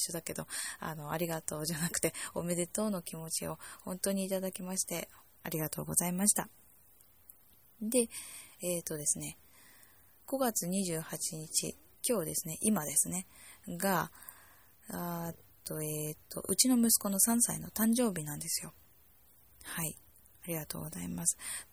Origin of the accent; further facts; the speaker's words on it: Kanagawa, Japan; 私の実家も神奈川県にあるので